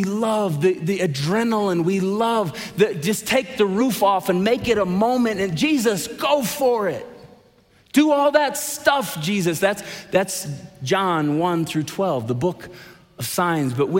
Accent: United States; But great time, like UFC, and we Americans love power.

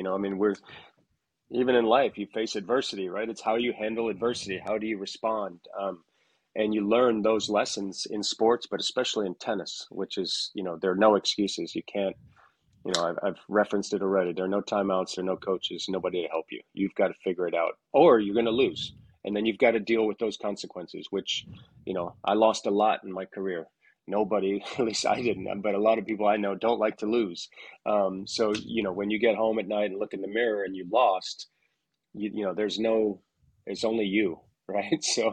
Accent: Bahamas; You know, growing up in the Bahamas

